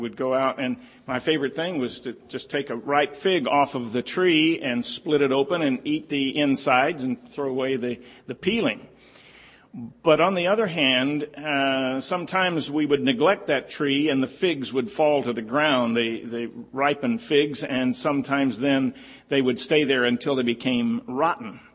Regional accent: California, United States; It is true, I grew up in California, 15 miles from downtown Los Angeles, but we did have in our backyard a fig tree

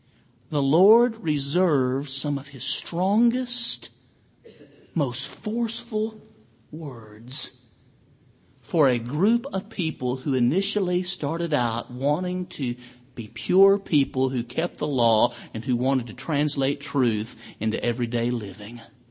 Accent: Tennessee, United States; now in Texas, United States; I am from Tennessee. Thankful to be a Texas preacher.

